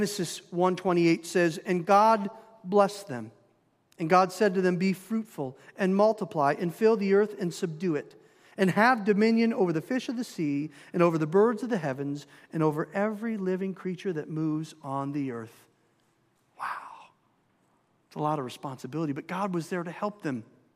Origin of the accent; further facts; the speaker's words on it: Minnesota, United States; In Minnesota, I grew up out in the country. Double-wide trailer. My grandparents partitioned their land, gave us 8 acres.